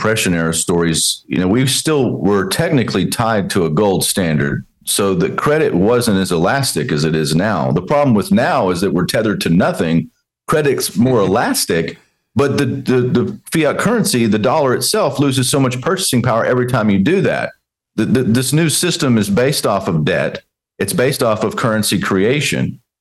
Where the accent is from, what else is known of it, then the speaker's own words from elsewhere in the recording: Texas, United States; Growing up in Texas, watching my dad, I saw some, and nobody was coming to bail them out.